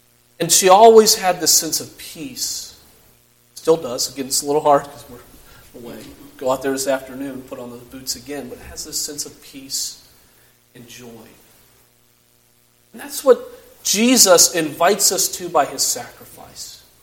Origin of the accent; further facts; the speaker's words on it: Harrisonburg, Virginia, United States; I grew up in Harrisonburg, Virginia, grew up around a bunch of deer and cornfields